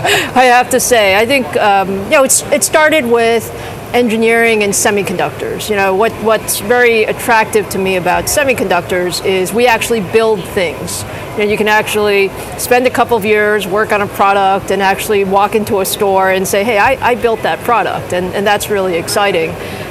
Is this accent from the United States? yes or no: yes; Queens, New York, United States; I grew up in Queens. I went to Bronx Science in the city. So yeah, New York is still home for me.